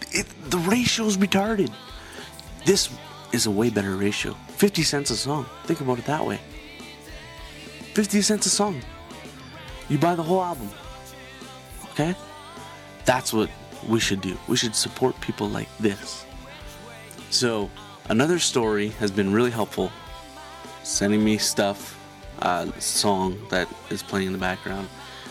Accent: Sudbury, Ontario, Canada; I found them in my hometown of Sudbury, Ontario, Canada

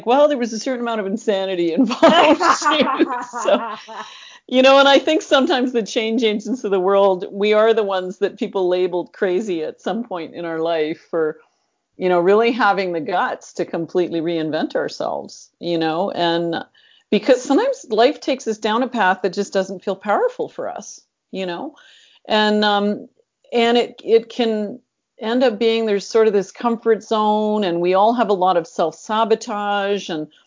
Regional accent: Northern Canada, Canada; Well, I am a backwoods girl, actually. I'm not just from Canada, but I'm from Northern Canada. I used to spend my summers in a remote backwoods cabin that we'd go in by boat, no electricity.

